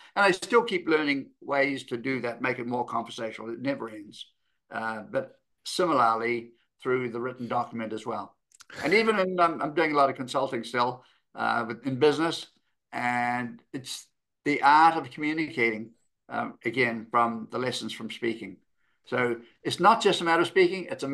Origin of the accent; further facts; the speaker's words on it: New Zealand; growing up in New Zealand, you know, our nearest neighbor was Australia, 1,200 miles away at the nearest point. So we were an isolated nation